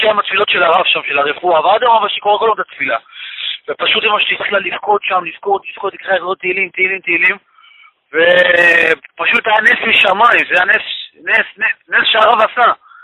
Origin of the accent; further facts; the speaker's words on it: Ramat Gan, Tel Aviv District, Israel; אני מרמת גן.